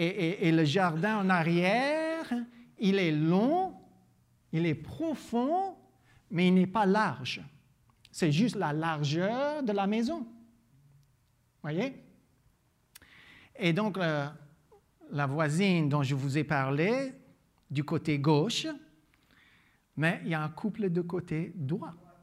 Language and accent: French; Louisiana, United States; now in Belgium; J'ai grandi en Louisiane, les jardins de l'un et l'autre, ça se touche.